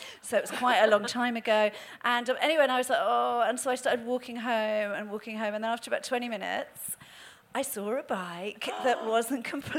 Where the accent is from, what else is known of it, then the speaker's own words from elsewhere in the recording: United Kingdom; as a Brit